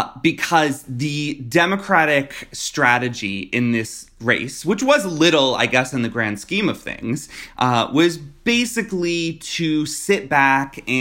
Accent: Florida, United States; like in my home state of Florida

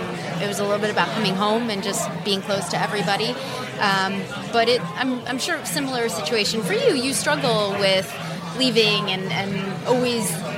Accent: Miami, Florida, United States; He said, "Where did you grow up?" I said, "I grew up in Miami."

